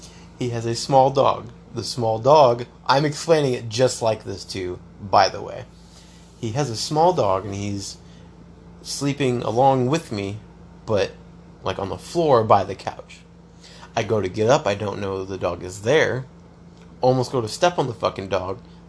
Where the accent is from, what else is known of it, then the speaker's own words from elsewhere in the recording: South Bend, Indiana, United States; and I'm from South Bend, and my license says